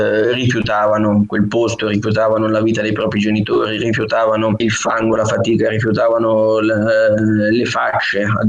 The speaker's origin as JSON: {"language": "Italian", "region": "Umbria", "country": "Italy", "said": "perché sono umbro, quindi ho scritto di quello che vedo e conosco"}